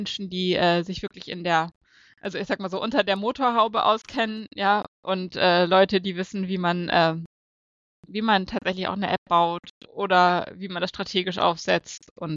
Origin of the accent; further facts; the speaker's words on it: Northern Germany, Germany; Ich komme aus dem Norden, hört man.